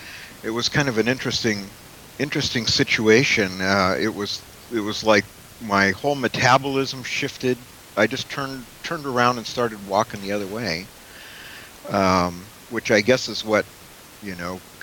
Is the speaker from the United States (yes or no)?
yes; Tacoma, Washington, United States; also born or lived in Germany; Actually, you know, I was born in Tacoma.